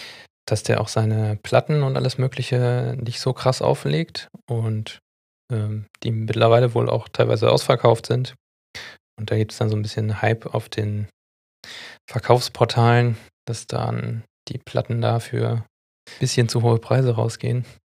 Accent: Bremen, Germany; also eigentlich kommen wir aus dem Dorf mit Straßenbahn, das ist Bremen

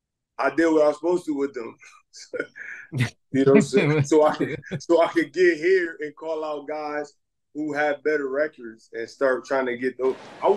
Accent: Connecticut, United States; because I'm from Connecticut and it's in Connecticut.

